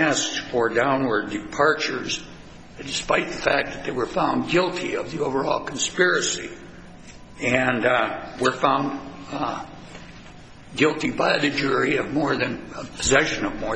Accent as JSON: {"language": "English", "town": "Helena", "region": "Montana", "country": "United States", "said": "I'm from Helena, Montana."}